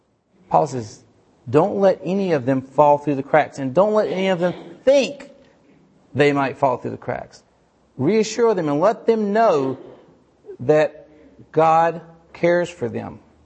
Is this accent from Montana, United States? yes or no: no; North Carolina, United States; I grew up in North Carolina, of course, and I went to spend a lot of time at the coast